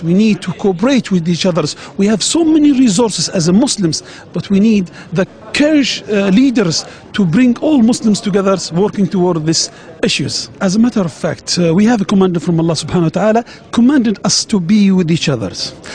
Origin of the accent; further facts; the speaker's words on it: Libya; now in Germany; I am from the Federation of Islamic Organization in Europe, based in Belgium. I am originally Libyan, but I carried German citizens. Now I live in Germany.